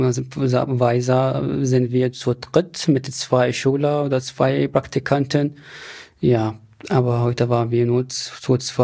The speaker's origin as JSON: {"language": "German", "town": "Aleppo", "region": "Aleppo Governorate", "country": "Syria", "said": "Ich komme aus Aleppo und Aleppo entfernt ungefähr 2 Stunden von Latakia."}